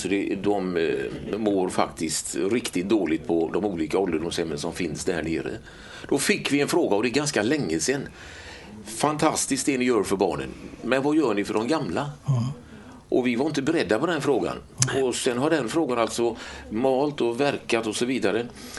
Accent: Gothenburg, Västra Götaland County, Sweden; accent: Gothenburg dialect; Jag kommer ifrån Göteborg, hörs väl på dialekten om inte annat. Född och uppvuxen i östra stadsdelarna i Göteborg. Räntmästargatan, tvärgata till Danska vägen.

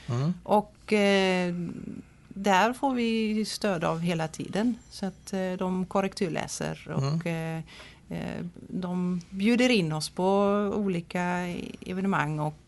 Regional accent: Netherlands; Swedish is a second language; now in Sweden; Jag kommer från Nederländerna.

